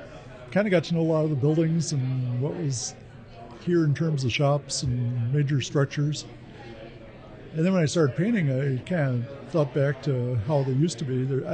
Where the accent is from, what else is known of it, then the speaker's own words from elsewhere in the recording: Sioux Falls, South Dakota, United States; I grew up in Sioux Falls, moved away for quite a while, but came back and realized what a great city we have.